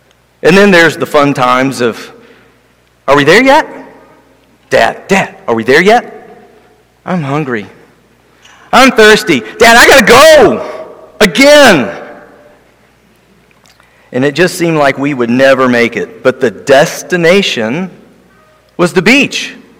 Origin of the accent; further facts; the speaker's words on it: Johnson City, Tennessee, United States; We were traveling from the mountains of East Tennessee, Johnson City is my hometown